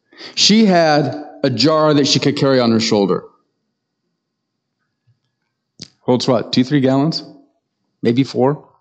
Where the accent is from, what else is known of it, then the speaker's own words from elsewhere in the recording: Nebraska, United States; I grew up in Banner County, Western Nebraska. And for the first 23 years of my life